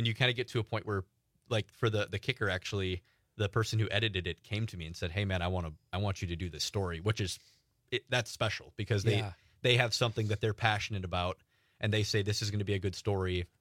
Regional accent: Kewaskum, Wisconsin, United States; because I'm a kid from Kewaskum, Wisconsin, man.

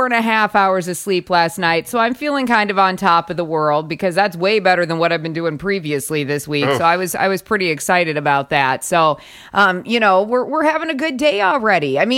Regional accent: South Dakota, United States; I grew up in South Dakota, where every day the wind blows 35, 40 miles per hour, and you become very, very used to that in a hurry.

